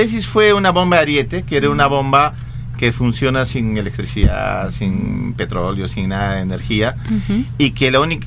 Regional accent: Cusco, Peru; now in Lima, Peru; yo como provinciano serranazo, porque soy del Cusco, vine y ascendí a la capital, ¿no? Con la idea de estudiar arte

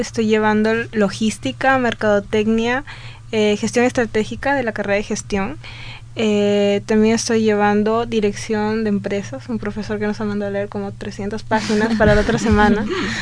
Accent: Trujillo, La Libertad, Peru; soy de RPU. Vengo de Trujillo, de la Universidad Nacional de Trujillo.

